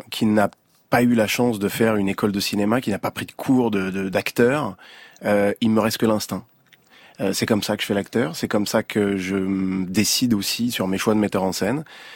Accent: Melun, Île-de-France, France; J'ai grandi à Melun, j'ai le souvenir d'aller prendre la voiture

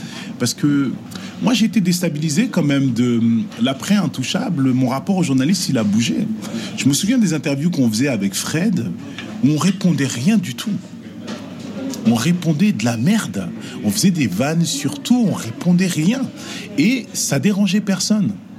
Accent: France; je suis français

